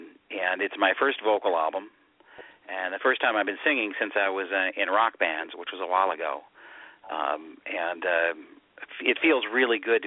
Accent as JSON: {"language": "English", "region": "Ohio", "country": "United States", "said": "I'm a musician from Northeast Ohio."}